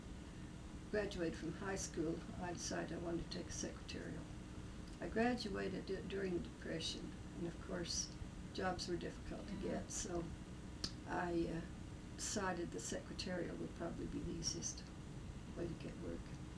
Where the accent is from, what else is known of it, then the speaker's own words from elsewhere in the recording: Wanship, Utah, United States; born there; now in Colville, United States; Well, let's see, I was born in Wanship, Utah, and I moved here to Colville.